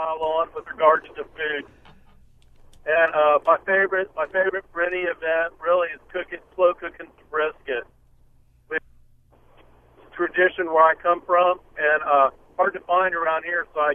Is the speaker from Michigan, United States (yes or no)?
no; Texas, United States; I'm from Texas.